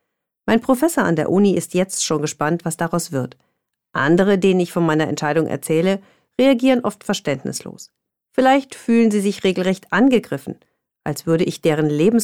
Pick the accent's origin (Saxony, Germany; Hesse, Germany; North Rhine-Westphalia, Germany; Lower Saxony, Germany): North Rhine-Westphalia, Germany; Bielefeld; Bielefeld, meine Heimatstadt